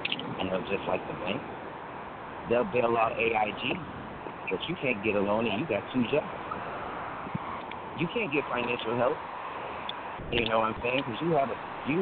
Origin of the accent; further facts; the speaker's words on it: Wisconsin, United States; Prime example, in my home state, Wisconsin, we have one electric company, really.